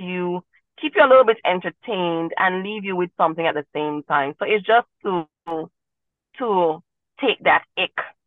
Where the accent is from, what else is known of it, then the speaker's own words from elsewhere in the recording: Jamaica; well, my parents are Jamaican and I grew up in Jamaica